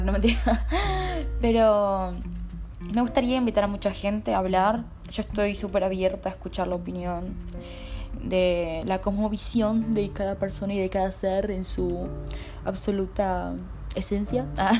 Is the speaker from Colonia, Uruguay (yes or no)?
no; Artigas, Uruguay; now in Montevideo, Uruguay; porque yo soy del interior, soy de Artigas City, pero ahora estoy en Nueva York, New York City. Ah, no, estoy en Montevideo.